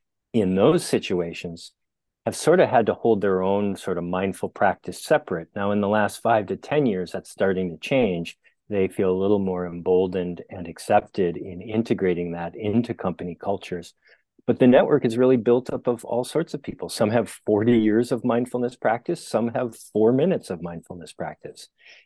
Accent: Midwest, United States; I grew up in the Midwest, and after college, I was a bartender for a little while

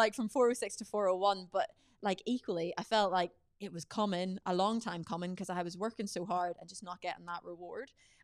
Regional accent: Northern Ireland, United Kingdom; like represent my hometown, representing the North, because I'm from the North of Ireland too

